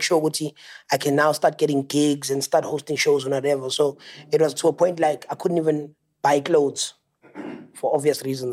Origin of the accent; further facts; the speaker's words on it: Secunda, Mpumalanga, South Africa; I'm originally from Secunda. In Mpumalanga.